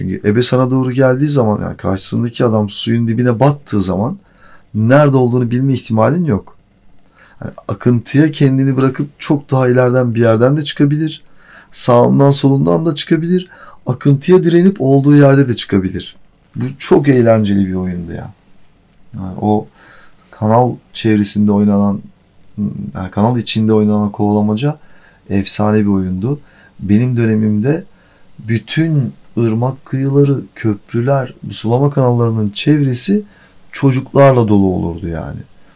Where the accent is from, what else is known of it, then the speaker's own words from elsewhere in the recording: Silifke, Mersin, Turkey; born there; Mersin'in Silifke ilçesi nahiyesinde doğdum.